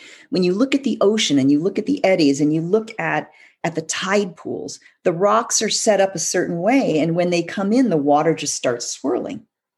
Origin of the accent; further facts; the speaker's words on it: California, United States; I grew up in California. We live on a freaking fault line.